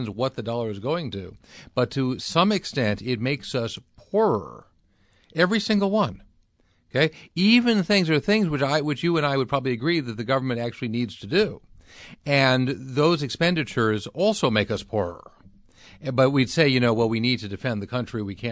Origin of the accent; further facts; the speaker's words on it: Massachusetts, United States; I'm from Massachusetts.